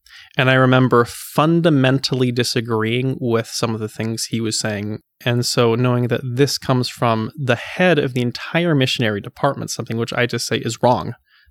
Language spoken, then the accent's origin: English; Seattle, Washington, United States; also born or lived in Pennsylvania; I grew up as a kid in Pennsylvania, and then for the rest of it in the Seattle area.